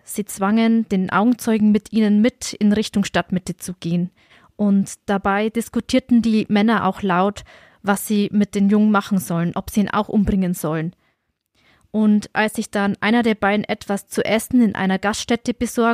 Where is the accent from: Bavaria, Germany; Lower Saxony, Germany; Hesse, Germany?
Bavaria, Germany; also ich komme ja aus dem Stiftland